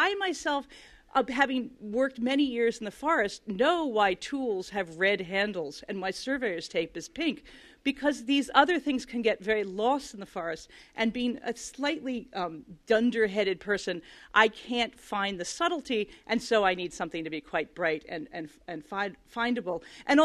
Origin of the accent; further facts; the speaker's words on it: Philadelphia, Pennsylvania, United States; I grew up in Philadelphia on the Schuylkill, which has a 6-foot tide.